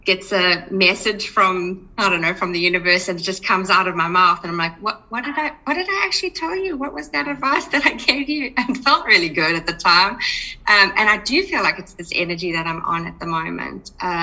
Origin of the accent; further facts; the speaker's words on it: South Africa; So for me, where I am now, I am originally from South Africa